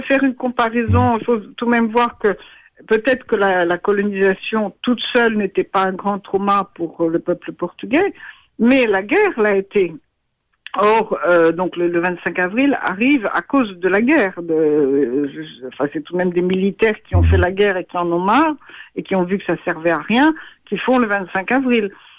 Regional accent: France; puisque je suis française

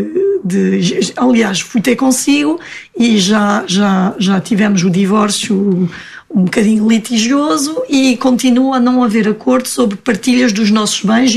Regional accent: France; eu sou francesa, e então sou casada também com um francês de Portugal. Também temos dupla nacionalidade.

